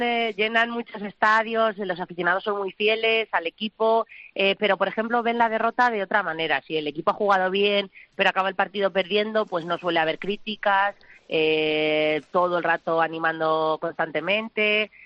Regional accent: Fuente del Espino de Haro, Castilla-La Mancha, Spain; now in Japan; Estoy en España. Estoy en Fuente del Espino de Aro, mi pueblo en Cuenca. Llegué hace ya varias semanas, el 30 de noviembre, o sea que ya llevo por aquí varios días.

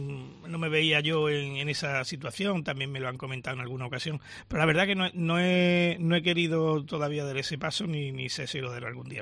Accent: Huelva, Andalusia, Spain; yo soy muy, muy de Huelva, llamémosle.

